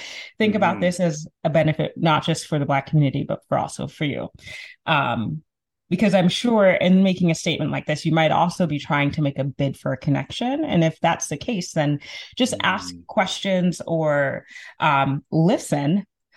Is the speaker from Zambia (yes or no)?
yes; Zambia; So I'm from Zambia, as you know. Zambia is in the southern part of Africa.